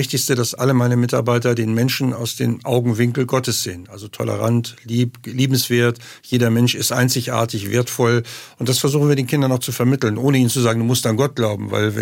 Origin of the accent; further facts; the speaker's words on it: St. Pauli, Hamburg, Germany; ich bin mit 15 Jahren zur Halsarmee gekommen aus St. Pauli, wo ich aufgewachsen bin